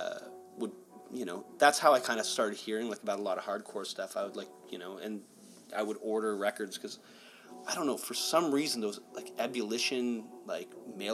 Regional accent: Scarborough, Ontario, Canada; also born or lived in Toronto; there was a whole part of my youth where I was traveling from Scarborough to Oakville to, like, go to, like, these church shows.

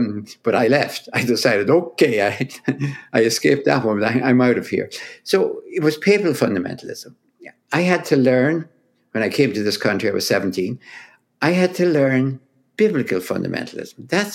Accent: Ireland; I grew up in Ireland.

